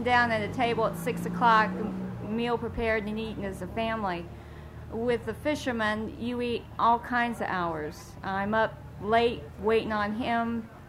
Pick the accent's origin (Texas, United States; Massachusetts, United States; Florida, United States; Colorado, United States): Florida, United States; Bradenton; No, I was born and raised in Bradenton.